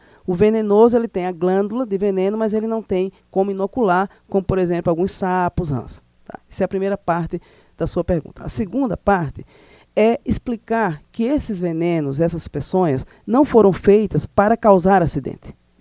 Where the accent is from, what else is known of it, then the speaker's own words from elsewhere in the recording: Northeast Region, Brazil; como boa nordestina, adoro um forró.